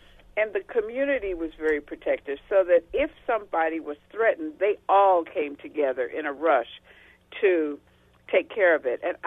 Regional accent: Cleveland, Ohio, United States; And I grew up in Cleveland, Ohio, which was a big city. I didn't grow up in the South.

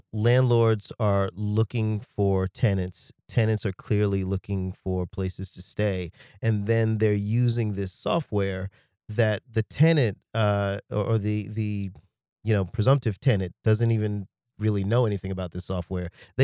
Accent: Jacksonville, Florida, United States; being a young man growing up in Jacksonville and just trying to get an apartment

